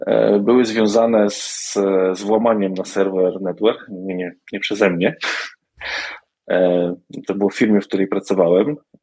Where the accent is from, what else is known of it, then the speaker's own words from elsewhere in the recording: Pomeranian Voivodeship, Poland; zdawałem tę maturę w Zespole Szkół Łączności w Gdańsku. Także pochodzę z Trójmiasta.